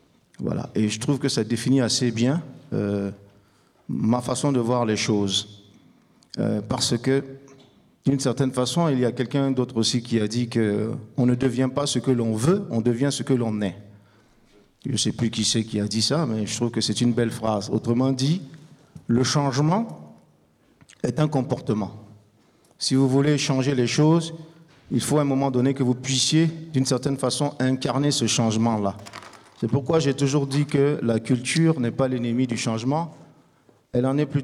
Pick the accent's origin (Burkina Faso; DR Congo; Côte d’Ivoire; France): Burkina Faso; je suis burkinabé. Plus précisément de père burkinabé et de mère française, mais je suis né, j'ai grandi au Burkina Faso.